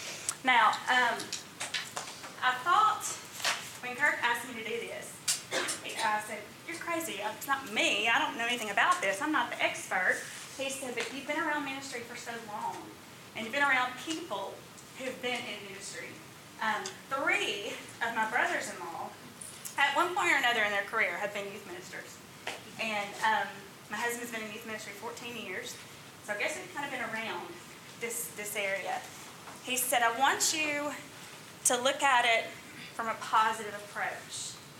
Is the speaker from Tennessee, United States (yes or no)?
yes; Columbia, Tennessee, United States; I grew up in Columbia, Tennessee, and I came to school here at Fried Hardeman